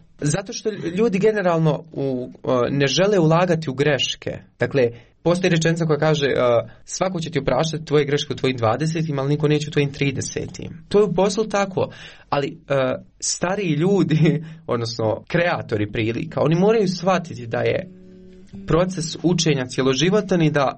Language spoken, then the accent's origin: Bosnian; Konjic, Federation of Bosnia and Herzegovina, Bosnia & Herzegovina; also born or lived in Eisenach, Germany; Ja sam rođen u Njemačkoj, u Eisenachu, 97. godine. Moji roditelji su birali, dakle, konjic kada su htjeli da se vrate u Bosnu i Hercegovinu, 99. godine. I odrastao sam u Konjic, nisam iz Sarajeva